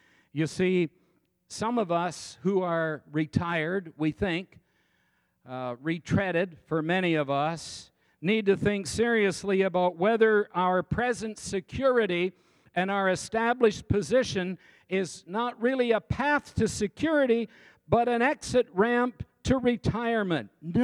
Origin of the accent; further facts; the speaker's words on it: Canada; I'm in Brazil. I'm from Canada.